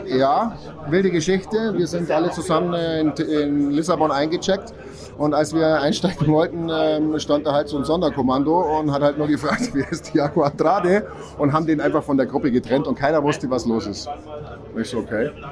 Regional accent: Landsberg am Lech, Bavaria, Germany; Ich komme aus Landsberg am Lech.

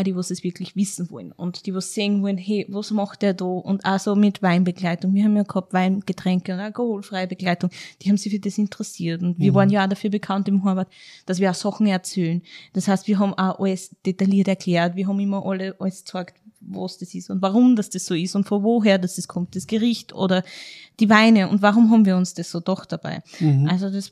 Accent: Austria; weil ich war ja Österreicherin

